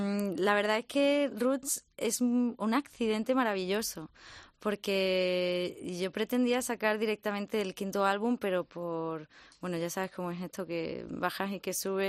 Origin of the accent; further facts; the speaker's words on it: Linares, Andalusia, Spain; born there; Es que nací en Linares y veraneábamos en La Cruz, que estaba a un kilómetro.